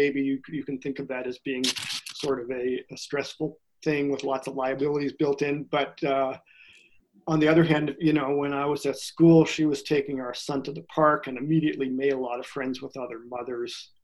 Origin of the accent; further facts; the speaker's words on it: Lexington, Massachusetts, United States; also born or lived in Boston / Holland / Berkeley, California / Toronto; So I was born in Boston when he was getting his PhD at Harvard. And then we went off to Holland for a year and I learned to speak Dutch in third grade. Loved that. Came back and went to Berkeley, California for a year and then back to Lexington, Mass, and then Toronto.